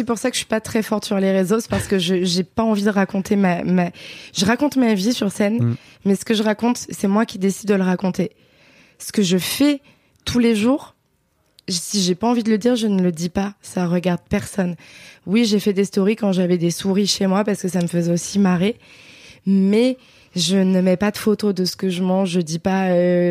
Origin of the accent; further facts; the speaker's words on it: Auvergne-Rhône-Alpes, France; J'ai grandi dans le Beaujolais, un petit village à côté de Villefranche-sur-Saône.